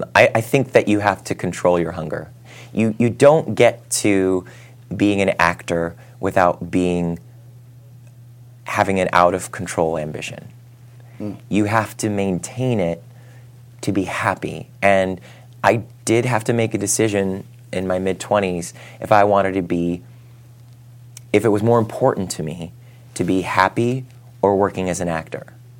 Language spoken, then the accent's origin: English; Ohio, United States; I think that I'm from Ohio, I'm an Irish Catholic